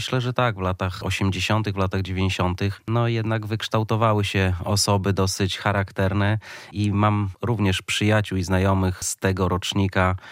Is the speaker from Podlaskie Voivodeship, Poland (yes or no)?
yes; Białystok, Podlaskie Voivodeship, Poland; wracamy do Białegostoku na stałe i tutaj... Tak jak moje dzieciństwo całe w Białymstoku spędziłem i na Podlasiu również zamierzam zakończyć swój żywot, bo osiedliliśmy się na stałe także tutaj pod Białymstokiem.